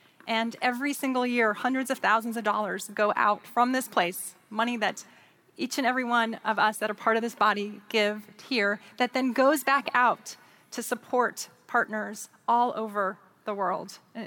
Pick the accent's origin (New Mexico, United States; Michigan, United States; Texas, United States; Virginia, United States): Virginia, United States; I was growing up in Northern Virginia in a family with my sister and my two parents.